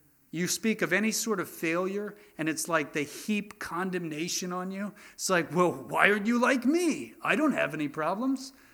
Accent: Philadelphia, Pennsylvania, United States; I come from Philadelphia.

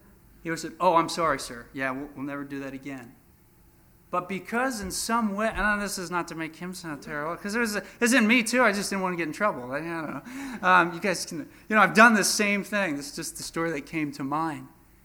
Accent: Philadelphia, Pennsylvania, United States; And of course, you know, Josh is from Missouri. I'm from Philadelphia. John is from California.

